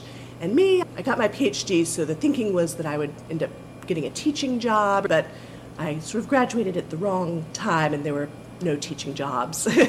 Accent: Charleston, South Carolina, United States; Yes, we grew up in South Carolina in Charleston.

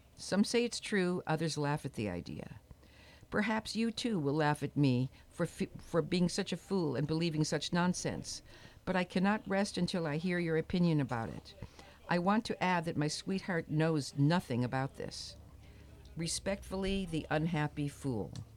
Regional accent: Transylvania, Romania; But we're from Dracula country. There was lots of that stuff.

